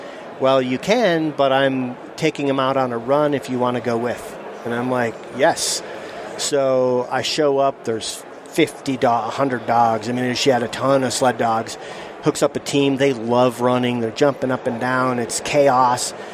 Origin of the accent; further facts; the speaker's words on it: Minneapolis, Minnesota, United States; I was born in Minneapolis, so a city kid.